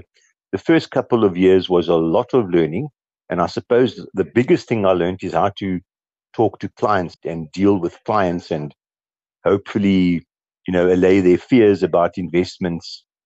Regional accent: Kimberley, Northern Cape, South Africa; also born or lived in Pietermaritzburg; I grew up in Kimberley, but I moved to Pietermaritzburg after I finished the army.

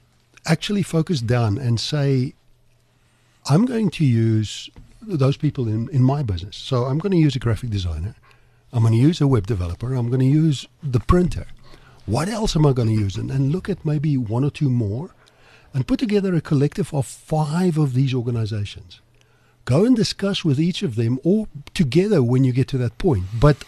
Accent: United States; I grew up in business in America

